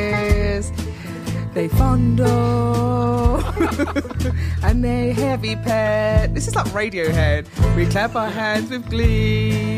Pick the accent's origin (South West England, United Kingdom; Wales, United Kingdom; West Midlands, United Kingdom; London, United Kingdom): London, United Kingdom; Camden; In Camden. But I've got Irish parents